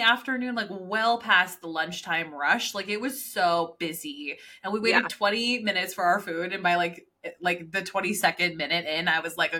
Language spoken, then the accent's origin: English; United States; But because I'm American, I need to double that bitch.